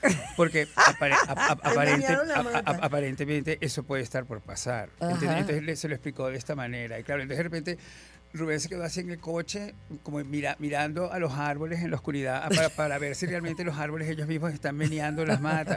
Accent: Caracas, Capital District, Venezuela; accent: Caracas; now in Spain; Que yo jamás he perdido mi acento caraqueño.

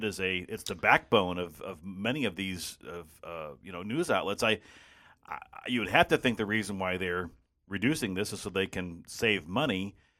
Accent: Belleville, Illinois, United States; You know, my hometown back in Belleville, Illinois, theirs is a McClatchy paper as well

